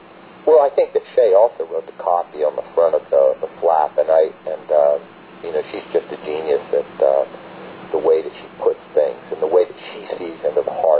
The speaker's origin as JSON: {"language": "English", "region": "the South", "country": "United States", "said": "And I was telling them, since I am from the South"}